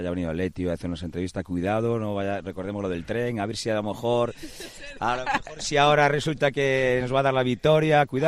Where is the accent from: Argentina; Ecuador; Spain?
Spain; A Coruña, Galicia; born there; pues yo nací en Coruña